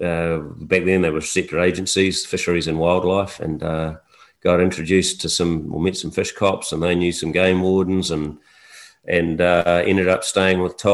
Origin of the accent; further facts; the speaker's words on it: New Zealand; some of it was just me being a typical New Zealander, a Kiwi, just rocking up and going, "G'day, I'm from New Zealand."